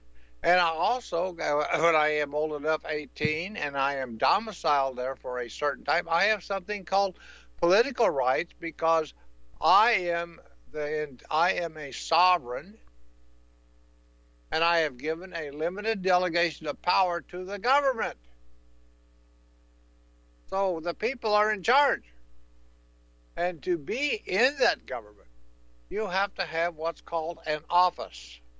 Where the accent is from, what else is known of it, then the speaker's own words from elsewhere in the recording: Kansas, United States; born there; In America, I was born in Kansas.